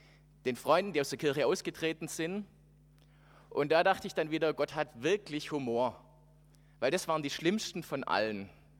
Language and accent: German; Backnang, Baden-Württemberg, Germany; also born or lived in Calw; Ich bin aufgewachsen in Backnang. Geboren bin ich hier im Schwarzwald in Calw. Aber nach 4 Jahren hat mein Vater eine Pfarrstelle in Backnang gekriegt und dann sind wir umgezogen.